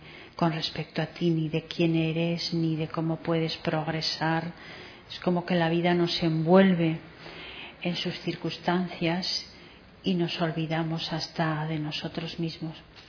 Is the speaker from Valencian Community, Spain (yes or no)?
no; Bilbao, Basque Country, Spain; born there; also born or lived in Las Palmas; now in Tenerife, Spain; aunque nací en el norte, en Bilbao. Llevo muchos años viviendo en Canarias y los últimos 3 años en Tenerife. Antes de Tenerife he estado muchos años viviendo en Las Palmas.